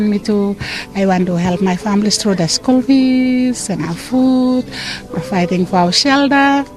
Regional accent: Tanna, Tafea, Vanuatu; English is a second language; moved away as an adult; now in Australia; I'm from Vanuatu, the island of Tana, small island in Tana, from the south of Vanuatu.

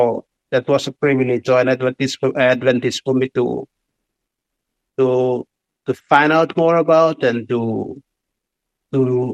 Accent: Karoo, New Ireland, Papua New Guinea; I grew up in Karoo village. That's the village. And my mom's from the west coast of New Ireland.

